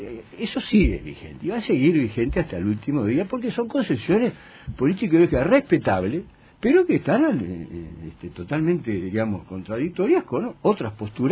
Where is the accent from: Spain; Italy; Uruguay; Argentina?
Uruguay; esta gran sociedad anónima que somos los uruguayos